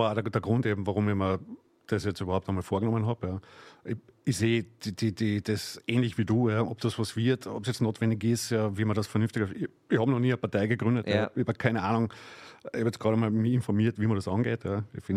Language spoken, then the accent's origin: German; Austria; Ich bin gern da, ich bin Österreicher, ich wohne da gern, ich habe da meine Family, meine Friends.